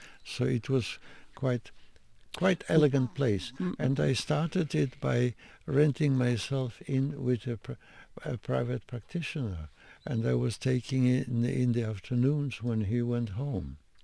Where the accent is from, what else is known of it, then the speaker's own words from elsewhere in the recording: Denmark; Yes, because I came from Denmark.